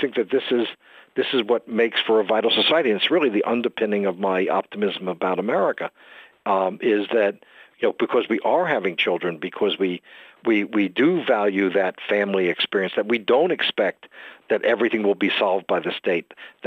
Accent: New York, United States; or my growing up in New York in the 50s and 60s.

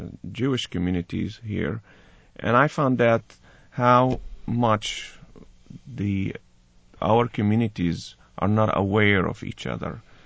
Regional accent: Nablus, West Bank, Palestine; now in United States; I'm from Nablus, the Palestinian area.

